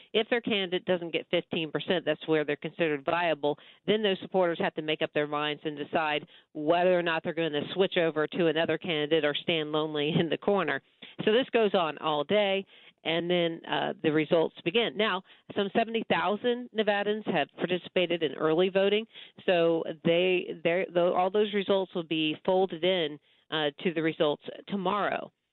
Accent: Virginia, United States; particularly in Virginia, which is my home state.

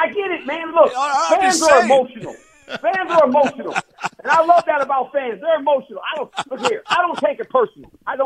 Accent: Fort Monmouth, New Jersey, United States; born there; I was born in New Jersey, Fort Monmouth.

